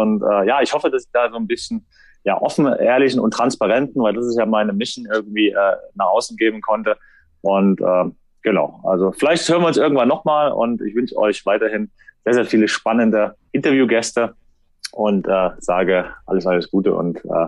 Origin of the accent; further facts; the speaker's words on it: Leverkusen, North Rhine-Westphalia, Germany; Ich bin in Leverkusen groß geworden.